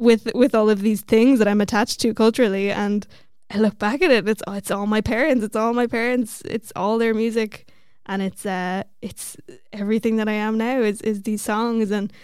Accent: Ramelton, County Donegal, Ireland; Christmas in Remelton. That's a personal favorite. That's the village I grew up in Donegal.

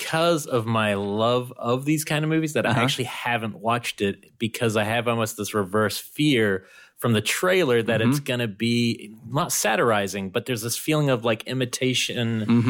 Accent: New Zealand; I once saw, so I grew up on the Aunt Timpson cinema, because that's where I grew up in New Zealand.

